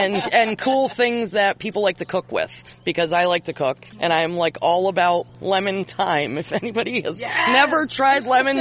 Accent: Hadley, Massachusetts, United States; Well, I grew up in Hadley, on the other side of the river, in a farming family

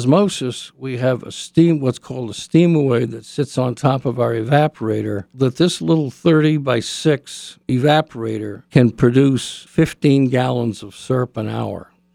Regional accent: Redding, Connecticut, United States; I grew up in Reading, Connecticut.

